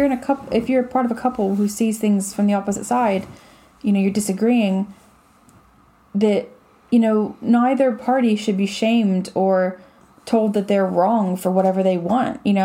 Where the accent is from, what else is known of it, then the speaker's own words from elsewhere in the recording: United States; I mean, I live in America. I'm from America, and I don't live there.